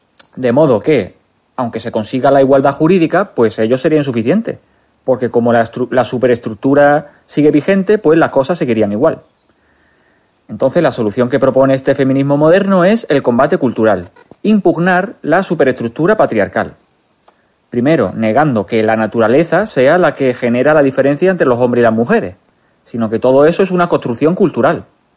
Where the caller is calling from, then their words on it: Málaga, Andalusia, Spain; de Málaga.